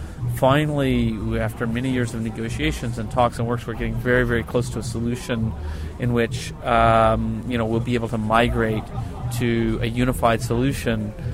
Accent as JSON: {"language": "English", "country": "United States", "said": "because as an American, I say, well, whatever, it's history, you know. We don't care about history. We're Americans, you know."}